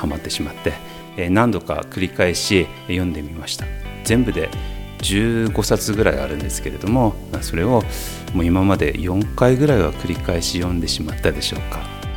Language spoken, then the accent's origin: Japanese; Yokote, Akita, Japan; 出身は、横手市です。今は平城町というところに住んでいますが、横手市内を転々として、今のところに住んでいます。